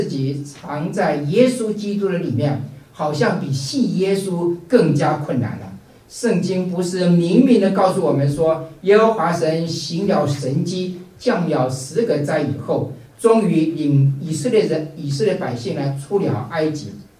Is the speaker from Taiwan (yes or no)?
yes; Taiwan; moved away; 好比说我从台湾来